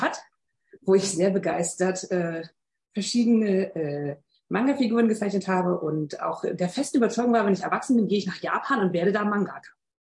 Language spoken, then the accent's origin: German; Berlin, Germany; raus aus der eigenen Heimatstadt. Also als Berlinerin ist man ja immer so ein bisschen faul und denkt sich, wir haben doch alles, muss nirgendwo anders hin.